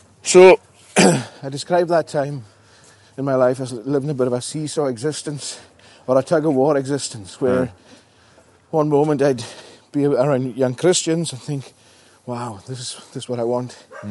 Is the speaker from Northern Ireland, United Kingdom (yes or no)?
no; Stornoway, Scotland, United Kingdom; And so I was born and brought up in Stornoway.